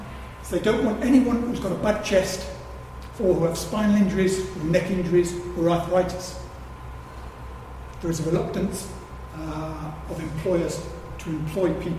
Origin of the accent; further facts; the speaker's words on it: Coventry, West Midlands, United Kingdom; Sorry, I can't do the Scottish accent, guys. I'm from Coventry, so I'm not going to attempt it.